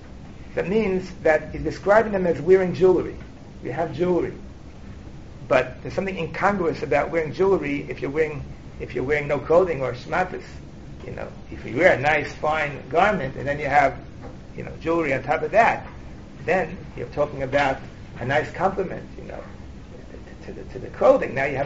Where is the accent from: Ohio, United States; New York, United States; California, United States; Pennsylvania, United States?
New York, United States; New York City; I remember growing up in the Lower East Side, I used to see Rosh Hashanah going to Tashkach on the river, the East River Drive.